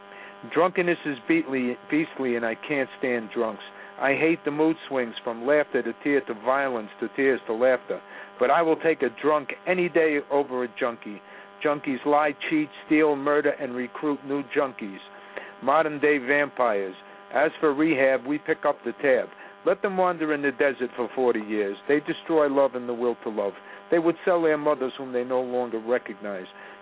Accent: New York City, New York, United States; When I was growing up in Washington Heights, now the drug center of New York

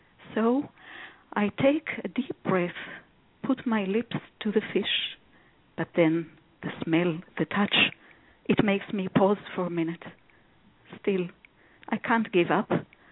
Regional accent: Israel; born there; English is a second language; moved away; Originally, I was born in Israel, and I came here about 30 years ago. The accent is still fresh.

